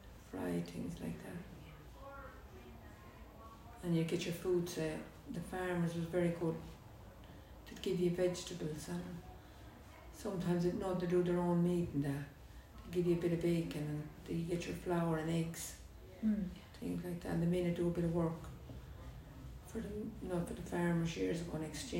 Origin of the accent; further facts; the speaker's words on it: Galway, Connacht, Ireland; born there; I was born in Galway many years ago. I was born in the hospital, which was unusual at the time. I was one of 18 children.